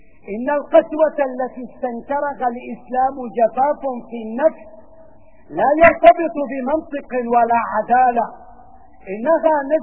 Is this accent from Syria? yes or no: yes; Syria; ما أحوجنا في هذه الظروف الصعبة القاسية التي يمر بها وطننا الحبيب إلى أن نتراحم كسوريين